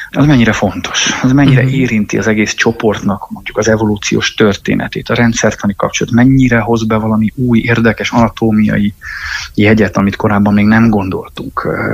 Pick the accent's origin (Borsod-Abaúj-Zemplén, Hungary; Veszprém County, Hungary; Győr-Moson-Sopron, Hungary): Veszprém County, Hungary; Ajka; hiszen én úgy egyébként ajkai vagyok, és Bakonyból származom, és hát ott rengeteg hegy van, sziklafal